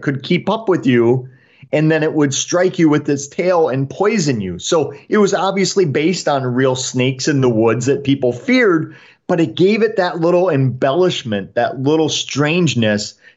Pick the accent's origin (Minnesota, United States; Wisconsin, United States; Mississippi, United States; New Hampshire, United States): Wisconsin, United States; But growing up in Wisconsin, I always heard of stories of Paul Bunyan